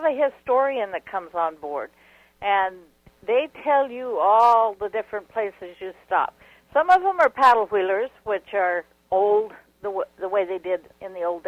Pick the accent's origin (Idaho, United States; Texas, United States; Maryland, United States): Idaho, United States; I grew up in Idaho on the Snake River.